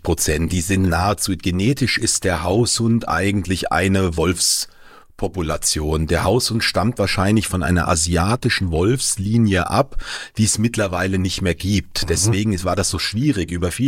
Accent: Gelnhausen, Hesse, Germany; Bin aber nicht aus Frankfurt angereist, sondern noch ein Stündchen weiter aus dem Osten komme ich, aus Gelnhausen am Spessart-Rand.

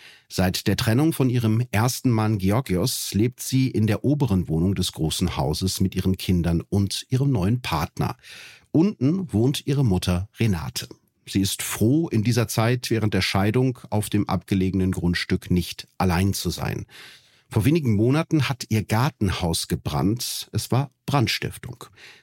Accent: Bielefeld, North Rhine-Westphalia, Germany; Wir sprechen nämlich über einen Fall aus meiner Heimat, aus Bielefeld.

